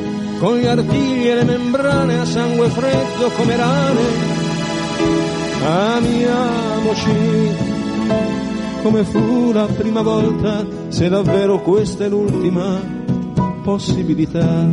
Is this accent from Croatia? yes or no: yes; Istria County, Croatia; born there; Io sono nato in una piccola città di provincia, in Istria